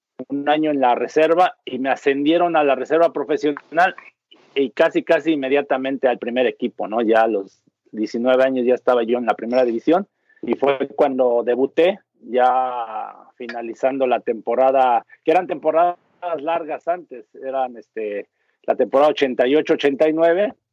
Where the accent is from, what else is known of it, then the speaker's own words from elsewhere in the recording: Texcoco, State of Mexico, Mexico; Yo soy de Texcoco, Estado de México, cerca de la Ciudad de México. Se puede decir como unos 40, bueno, cerca entre comillas, 40, 50 minutos del aeropuerto internacional.